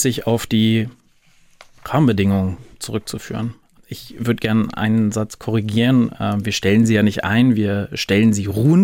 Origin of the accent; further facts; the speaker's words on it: Buchholz, Lower Saxony, Germany; Also aus meiner Kindheit heraus tatsächlich die Linie 62, Sie haben es ja schon gesagt, gebürtiger Buchholzer